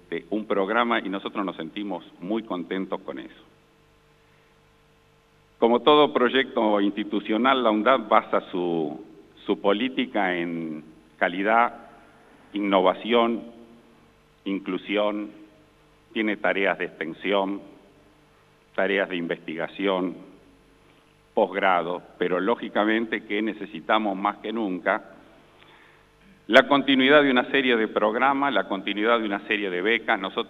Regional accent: Santa Fe, Argentina; Yo vengo del sur de Santa Fe

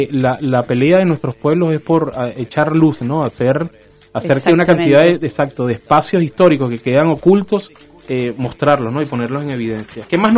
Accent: Venezuela; afecta, por lo menos, a mi tierra, a Venezuela, a una cantidad de otros países

